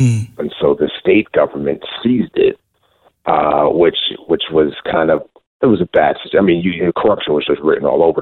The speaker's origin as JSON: {"language": "English", "town": "New York City", "region": "New York", "country": "United States", "tie": "born or raised there", "also_born_or_lived": "Africa", "said": "So she moved us permanently to New York City, and I grew up in the Bronx."}